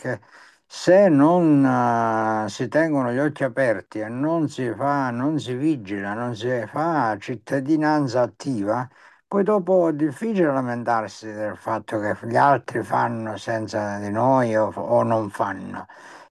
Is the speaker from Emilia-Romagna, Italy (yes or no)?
no; Salerno, Campania, Italy; now in Siena, Italy; sono stato consigliere poi a Salerno nella mia terra di origine e adesso sono 19 anni che sono a Siena.